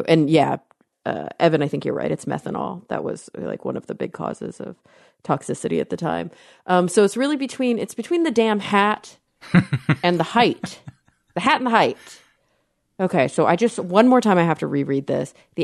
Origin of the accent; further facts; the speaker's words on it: Texas, United States; And to be clear, okay, so I grew up in Texas, and I think of the cowboy hat as a very Mexican thing